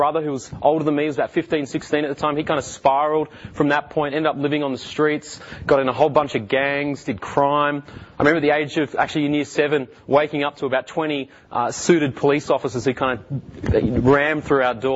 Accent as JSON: {"language": "English", "town": "Melbourne", "region": "Victoria", "country": "Australia", "tie": "born or raised there", "said": "I am from Melbourne. I grew up in Melbourne. I'm married. I've been married about 10 years."}